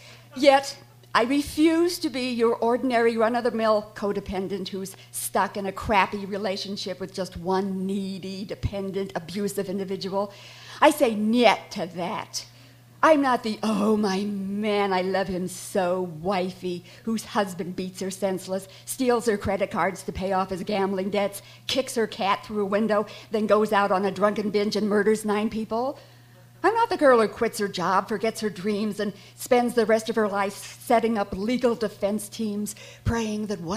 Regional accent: Midwest, United States; I come from the Midwest.

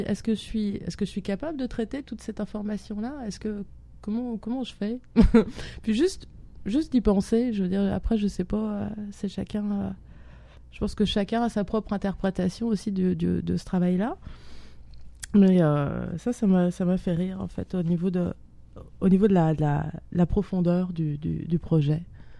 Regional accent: France; accent: French; Désolée, hein, c'est mon accent français.

